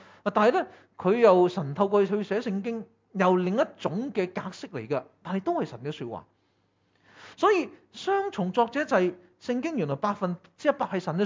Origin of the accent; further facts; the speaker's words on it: Hong Kong; 尤其是我哋香港人自细就默书噶嘛